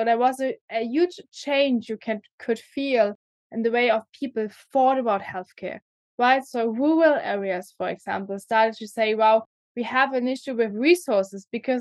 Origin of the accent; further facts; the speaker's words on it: Brandenburg, Germany; I'm from Southern Brandenburg. So from Berlin, just going to the south. And yeah, I mean, my parents are still living there.